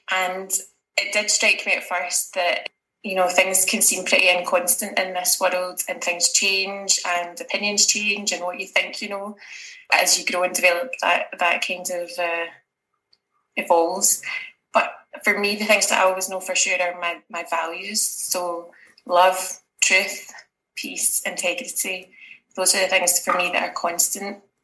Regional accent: Scotland, United Kingdom; I am a Scottish person with Argentinian roots. Hence the name, if you were wondering, that's Spanish.

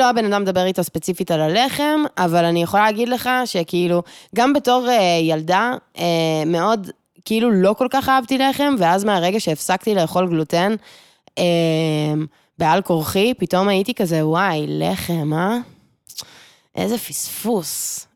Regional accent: Tel Aviv, Tel Aviv District, Israel; אולי כי אני תל אביבית

